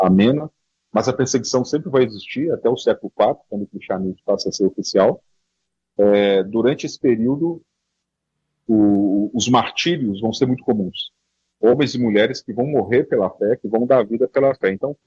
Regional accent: Ouro Preto, Minas Gerais, Brazil; Então, eu sou de Ouro Preto, uma cidade histórica famosa, né, do Brasil

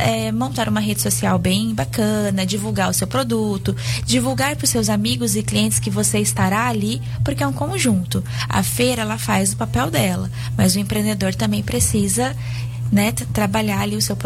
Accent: Curitiba, Paraná, Brazil; now in Campo Grande, Brazil; eu sou curitibana, né? Cresci no meio do artesanato, minha mãe, minha avó, artesãs, na feira do Largo da Horta, em Curitiba. E quando nós mudamos para Campo Grande

